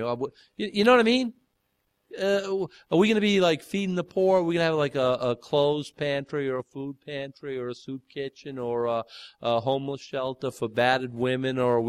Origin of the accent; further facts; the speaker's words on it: United States; Listen, I got to tell you, growing up in America, I didn't until I was 20.